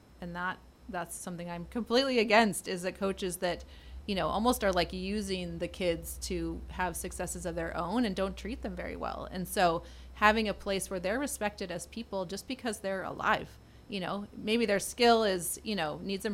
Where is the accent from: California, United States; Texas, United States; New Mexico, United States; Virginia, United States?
California, United States; Fresno; And I love Fresno Unified. I grew up in Fresno Unified. My dad was on the school board.